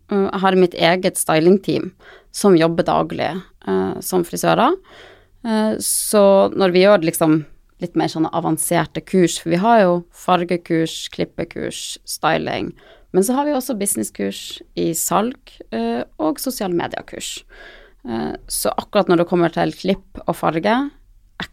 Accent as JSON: {"language": "Norwegian", "region": "Troms", "country": "Norway", "moved": "yes", "lives_now": "Oslo, Norway", "said": "Jeg kommer opprinnelig fra Senja i Nord-Norge og har bodd i Oslo siden 2005."}